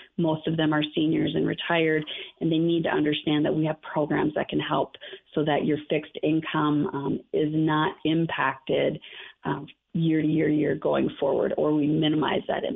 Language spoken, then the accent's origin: English; Minnesota, United States; now in Tucson, United States; Well, I'm originally from Minnesota. I think I've been doing pretty good, with the exception of just saying that word, is to keeping my accent under wraps.